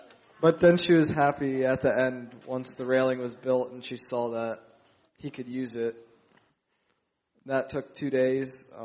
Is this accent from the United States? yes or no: yes; Hollywood, California, United States; I'm from Hollywood.